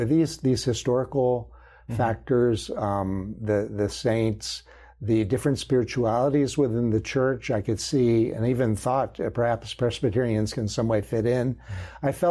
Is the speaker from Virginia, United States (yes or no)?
yes; Virginia, United States; I come from Virginia, right? And I have a home in Williamsburg, Virginia